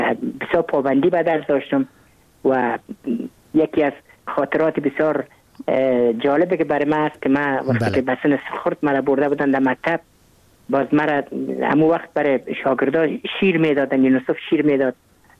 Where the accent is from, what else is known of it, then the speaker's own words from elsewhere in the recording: Kabul, Afghanistan; ما متولد کابل هستم، در نایی اول کابل تولد شدیم.